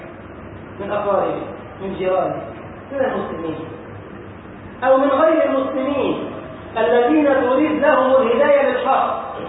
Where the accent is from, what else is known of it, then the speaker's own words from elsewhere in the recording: Egypt; اللهم احفظ بلدنا مصر يا رب العالمين.